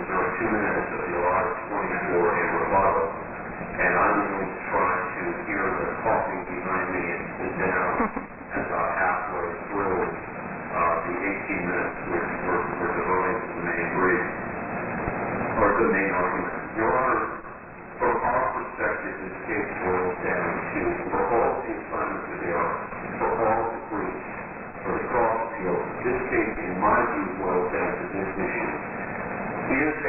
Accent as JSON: {"language": "English", "town": "Biddle", "region": "Ohio", "country": "United States", "said": "Well, I'm from Biddle, Ohio."}